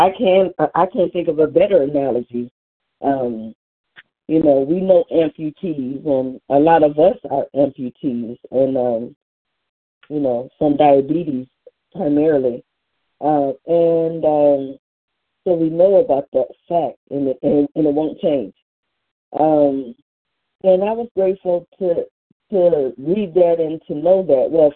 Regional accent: Cleveland, Ohio, United States; I'm from Cleveland, Ohio.

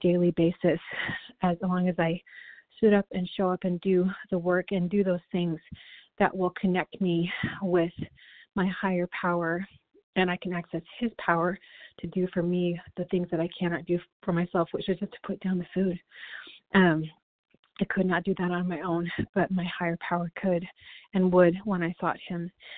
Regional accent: Michigan, United States; from Michigan

